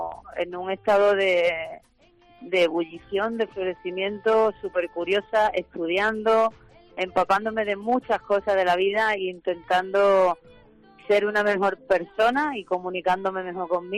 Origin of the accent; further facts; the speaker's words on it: Antequera, Andalusia, Spain; grabado el videoclip en el Torcal de Antequera, mi tierra querida